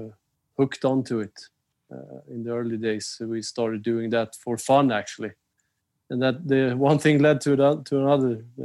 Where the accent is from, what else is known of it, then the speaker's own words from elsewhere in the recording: Stockholm, Stockholm County, Sweden; English is a second language; I grew up in the southern part of Stockholm, in the archipelago. It's a community that's pretty close to the ocean. But still, as a Swede